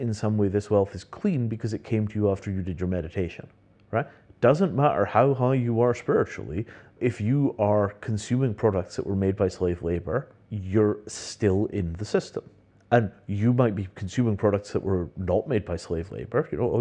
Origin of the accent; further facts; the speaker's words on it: India; Well, I mean, I'm Indian. I was vaguely around it when I was a kid.